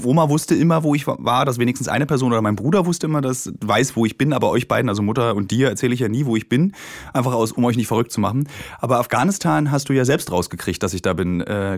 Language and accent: German; East Germany, Germany; Also ich meine, wir kommen aus der DDR